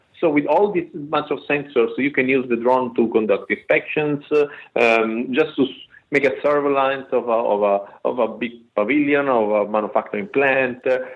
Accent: Italy; I come from Italy

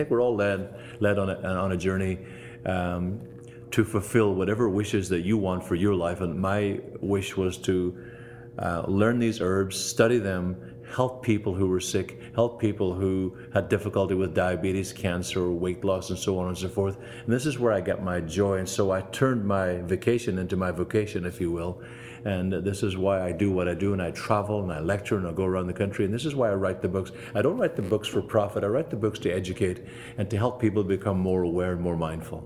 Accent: Ireland; I grew up in Ireland, family of 11, holes in my shoes, but a very strong faith by my great parents.

